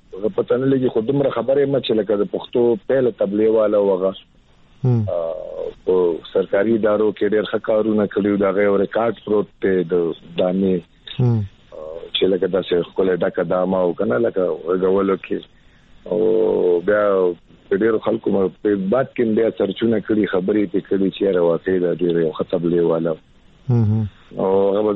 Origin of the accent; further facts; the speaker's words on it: Peshawar, Khyber Pakhtunkhwa, Pakistan; پلارم د پیښور پیداوار پیښور کې دغه سیمونږ هم پیښور کې پیدا شوي وو دلته لوی شوي وو